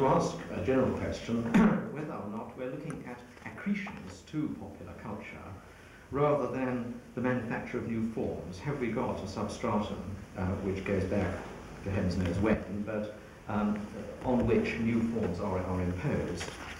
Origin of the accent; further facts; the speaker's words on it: England, United Kingdom; all of this very much from the position of a non-continental historian, as I'm an English local historian, with a bias towards looking at pre-Reformation and pre-Renaissance England.